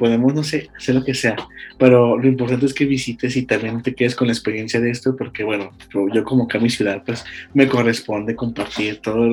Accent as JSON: {"language": "Spanish", "region": "Guanajuato", "country": "Mexico", "said": "Somos de Guanajuato, claro."}